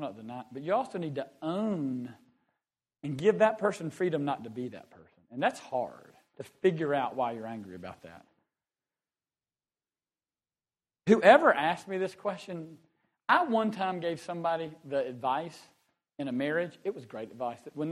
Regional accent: Lugoff, South Carolina, United States; I'm from Lugoff. I went to Clemson.

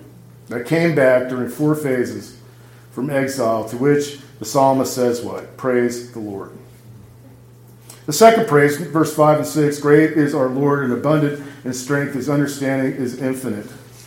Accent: Los Angeles, California, United States; It was the same when I grew up in Los Angeles.

